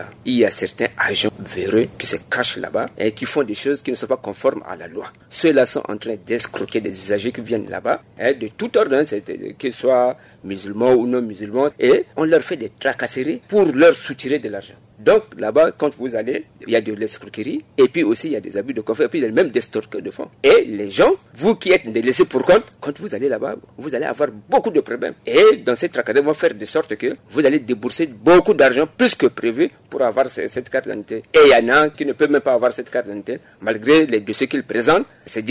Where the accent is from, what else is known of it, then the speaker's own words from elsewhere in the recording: Central African Republic; Je ne peux pas accepter que, en tant que Centrafricain, je ne puisse pas avoir ma carte d'identité nationale